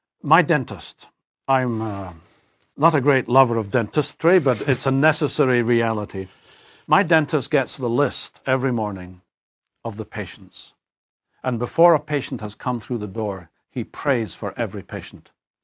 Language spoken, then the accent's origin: English; Scotland, United Kingdom; I'm a Scot. I'm not an American.